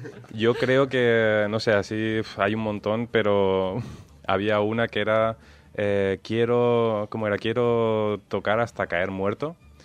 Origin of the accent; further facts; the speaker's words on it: Valencian Community, Spain; que somos valencianos